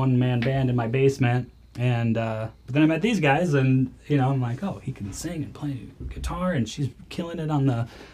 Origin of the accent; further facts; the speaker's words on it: Wisconsin, United States; also born or lived in Chicago, United States; I'm from Wisconsin originally. I lived in Chicago and worked there